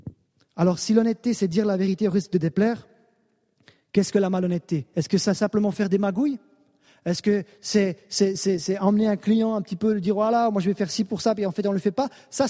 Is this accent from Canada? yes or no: no; Switzerland; Et il voulait savoir, vu que je suis suisse, est-ce que c'est vraiment un vrai document?